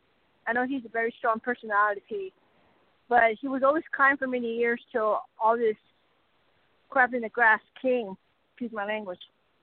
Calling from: Arizona, United States

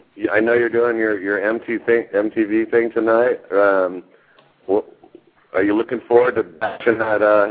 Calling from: California, United States

